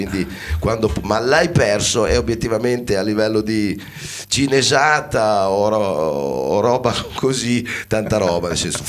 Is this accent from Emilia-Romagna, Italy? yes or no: yes; Emilia-Romagna, Italy; Sono bolognese di confine